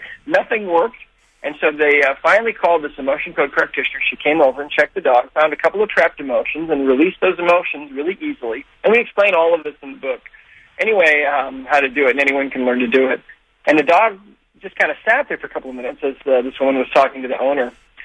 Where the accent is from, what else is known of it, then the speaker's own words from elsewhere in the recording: Montana, United States; I grew up in Montana, and we had a ranch. We had 50 head of horses.